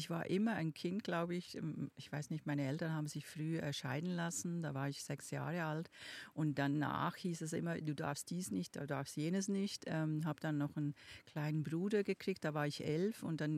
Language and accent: German; Obwalden, Switzerland; accent: Swiss; Ich bin aus der Urschweiz. Ich bin richtige Kanton Obwalden, also wirklich aus einem der Urkantone.